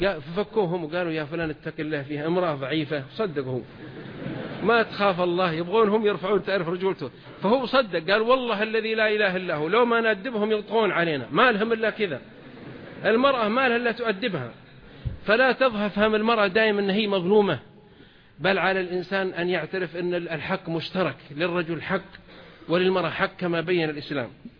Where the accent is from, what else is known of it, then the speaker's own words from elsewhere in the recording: south, Saudi Arabia; أنا وأنا صغير في الجنوب، أنا من قبائل الجنوب،